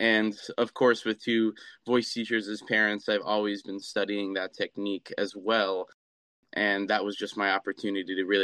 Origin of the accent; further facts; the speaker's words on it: New Jersey, United States; Yeah, we're all from Jersey. So I live 15 minutes from Montclair